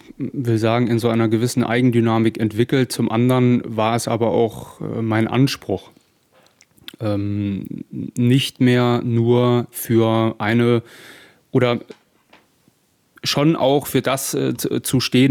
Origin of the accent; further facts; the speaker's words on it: Saarland, Germany; Ja, ich bin gebürtiger Saarländer, Vater von 3 Kindern, bin 46 Jahre alt